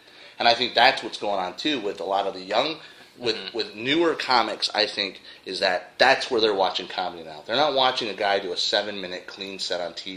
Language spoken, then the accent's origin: English; Texas, United States; I mean, let me just use the state of Texas since I'm from Texas.